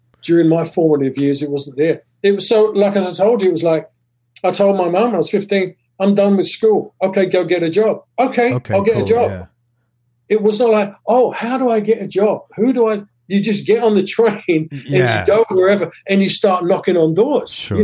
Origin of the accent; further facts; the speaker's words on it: England, United Kingdom; now in United States; growing up in England, at that time, the country was still rebuilding after the war.